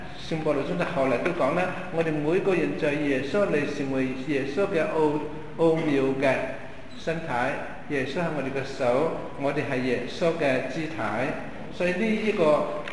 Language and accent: Cantonese; Hengyang, Hunan, China; 嚟到我哋鄉下嘅地方湖南衡陽嘅地方咧